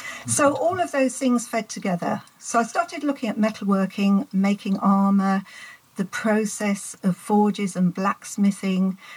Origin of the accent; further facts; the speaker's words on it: Yorkshire and the Humber, United Kingdom; also born or lived in Sheffield, United Kingdom; OK, I grew up in South Yorkshire, not far from Sheffield, and Sheffield was very much part of my childhood. I moved around a lot, and I've come back to Sheffield to work and live